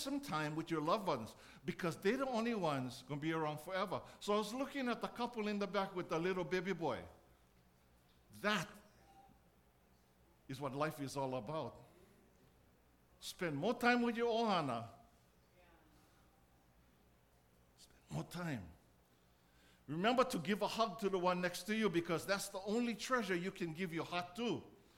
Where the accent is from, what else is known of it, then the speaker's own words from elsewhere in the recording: Keaukaha, Hawaii, United States; you know, I grew up in Keokaha. When I look at Mauna Kea, I can tell you exactly how Mauna Kea looked like.